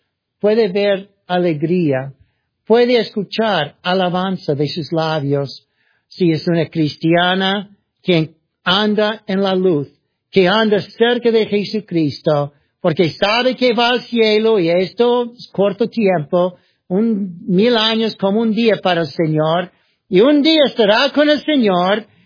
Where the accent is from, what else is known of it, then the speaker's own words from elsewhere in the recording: Ohio, United States; Spanish is a second language; soy de Ohio, en el norte, ¿verdad?, cerca del lago Erie, cerca de Pensilvania, Nueva York, por allí.